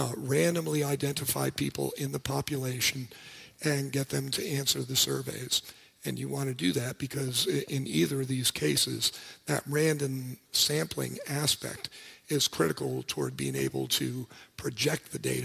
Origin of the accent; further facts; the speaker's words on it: New York City, New York, United States; It's not because I'm American. It's not because I grew up in New York City.